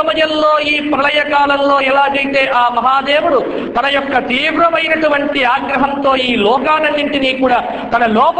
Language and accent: Telugu; Dharmapuri, Telangana, India; ప్రతి నరసింహ జయంతి అక్కడ ఉంటాను, ధర్మపురికి వెళ్తాను, మా స్వగ్రామం కాబట్టి.